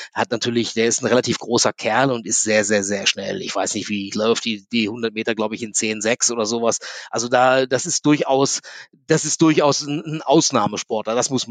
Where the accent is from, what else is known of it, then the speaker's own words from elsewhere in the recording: Hanover, Lower Saxony, Germany; born there; Also ich bin ja gebürtiger Hannoveraner, deswegen habe ich mein Rugby-Spiel also in Hannover gelernt.